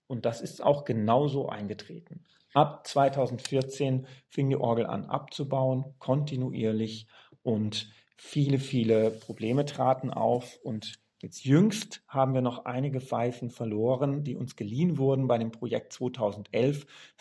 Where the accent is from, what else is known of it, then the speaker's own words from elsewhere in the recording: Giessen, Hesse, Germany; born there; Ich kann mich erinnern, ich bin geboren in Gießen.